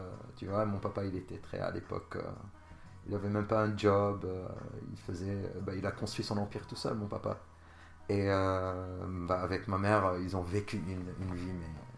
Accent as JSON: {"language": "French", "town": "Jounieh", "region": "Keserwan-Jbeil", "country": "Lebanon", "tie": "born or raised there", "moved": "as an adult", "lives_now": "France", "said": "Je vis en France, ça fait presque 7 ans. Et je suis né au Liban, d'une ville qui s'appelle Jounieh. Et j'ai vécu jusqu'à mes 25 ans au Liban. Ensuite, j'ai décidé de venir en France."}